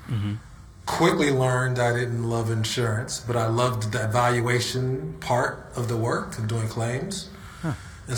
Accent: New York City, New York, United States; also born or lived in Union County, New Jersey; And so I grew up through birth to middle school in good old New York City, up in Washington Heights and Inwood at the very top of Manhattan.

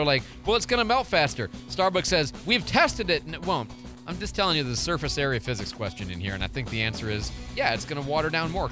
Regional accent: Midwest, United States; You know, I had snow days and I grew up in the Midwest.

